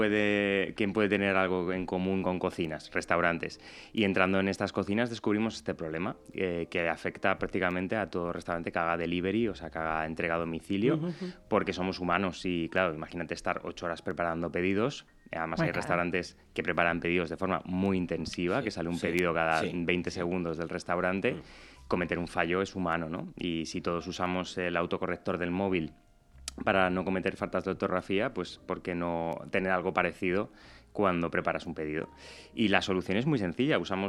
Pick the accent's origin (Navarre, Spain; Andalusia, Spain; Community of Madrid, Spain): Community of Madrid, Spain; Madrid; now in Valencia, Spain; Aquí vengo desde Valencia. Bueno, soy de Madrid, pero me mudé a Valencia hace unos meses para entrar en Lanzadera.